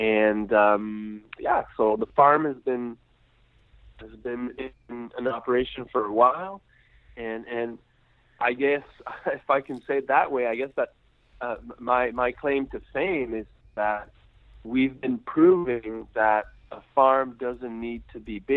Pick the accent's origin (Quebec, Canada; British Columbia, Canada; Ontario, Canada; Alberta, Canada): Quebec, Canada; Well, I'm French Canadian. So I live in Quebec, Canada, and I have a micro farm with my wife that we've been farming there for almost 15 years